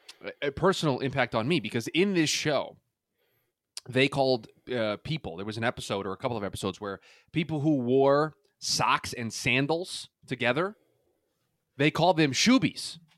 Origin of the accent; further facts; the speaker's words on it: New York, United States; but as a kid growing up in New York, and never having traveled to much of the West Coast